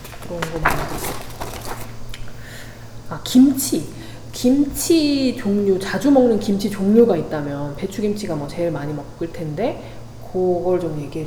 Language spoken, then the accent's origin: Korean; Asan, South Chungcheong, South Korea; 저는 저기 아산 출신인데 아산도 내륙이잖아요.